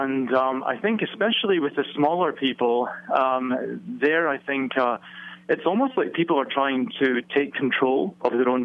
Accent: Scotland, United Kingdom; now in United States; Yes, we're based in Virginia, and I'm actually calling in from our new plant in Lubbock, Texas. But I'm from neither place. I'm from Scotland originally.

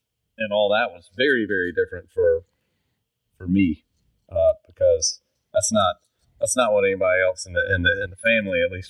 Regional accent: Augusta, Georgia, United States; I grew up in Augusta, Georgia, which is a great town.

